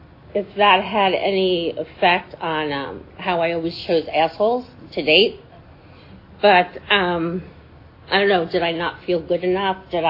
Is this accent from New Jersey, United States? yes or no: yes; New Jersey, United States; born there; I was born in New Jersey from a family of six.